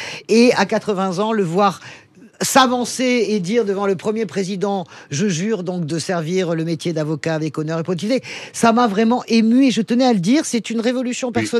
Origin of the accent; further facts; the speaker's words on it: Tarbes, Occitanie, France; born there; Moi je suis né à Tarbes comme Yvonne Turner